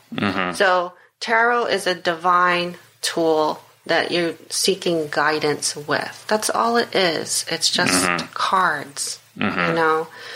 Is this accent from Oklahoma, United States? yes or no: no; New York, United States; And as a New Yorker, that doesn't make any sense.